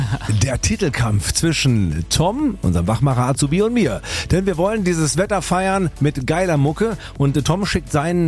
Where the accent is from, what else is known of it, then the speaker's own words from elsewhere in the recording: Tübingen, Baden-Württemberg, Germany; So, meine Heimatstadt Tübingen, die wird mich hoffentlich unterstützen